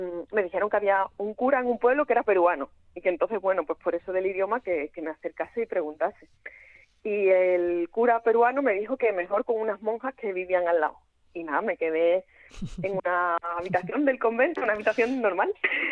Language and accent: Spanish; Huelva, Andalusia, Spain; que yo me crié en Huelva, entonces una zona que conocía mucho